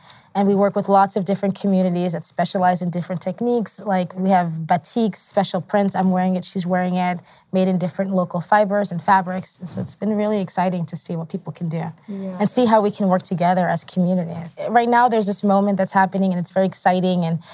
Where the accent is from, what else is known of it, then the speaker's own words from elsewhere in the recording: New York, United States; And I am American, grew up in New York, like Rosario, New York, but also also West African from Ghana and Ivory Coast.